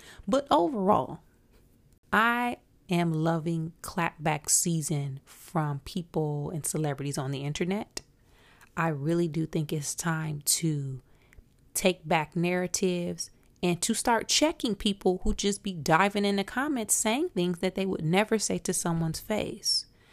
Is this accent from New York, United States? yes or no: no; Flint, Michigan, United States; Growing up in Flint and having been shot at, it was a part of my thinking in dangerous environments